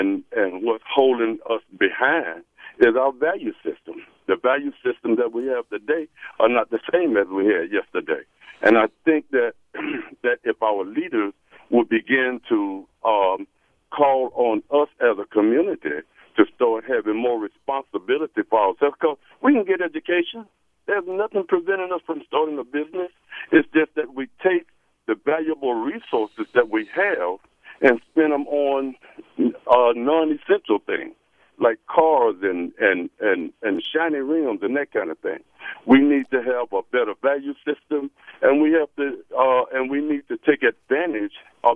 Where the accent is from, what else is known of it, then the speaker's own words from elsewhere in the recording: Mississippi, United States; I'm from Mississippi, and I work for this organization called the Council of Federated Organization